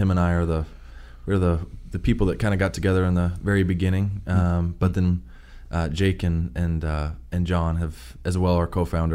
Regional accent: Park City, Utah, United States; also born or lived in Indiana; now in Tallahassee, United States; I'm originally from Utah, actually.

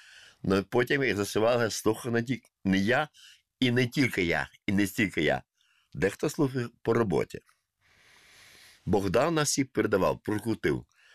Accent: Volyn Oblast, Ukraine; first language Russian; Ukrainian is a second language; Так, я закінчив російську школу, вчилися наш, російською викладалося.

